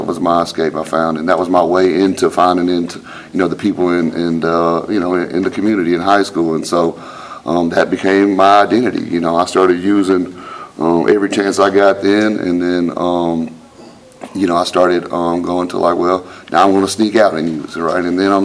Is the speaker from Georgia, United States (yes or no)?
no; Madison, Alabama, United States; I'm from Madison, Huntsville area, really. I'm not born there, but I was an Army brat, and so I moved around a little bit comparatively for an Army brat. But, you know, in 92 is when I moved to Huntsville, and then in 95 is when I moved to Madison